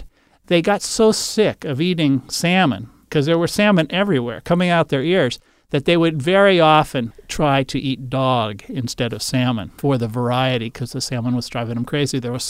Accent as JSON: {"language": "English", "town": "Moses Lake", "region": "Washington", "country": "United States", "tie": "born or raised there", "said": "I grew up in Moses Lake over in the east side."}